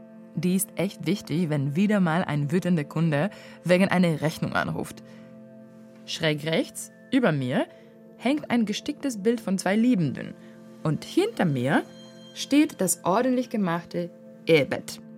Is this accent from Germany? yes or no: no; Varna, Varna Province, Bulgaria; German is a second language; Am bulgarischen Standort Varna. Am Schwarzen Meer. Also, hier in meiner Heimatstadt.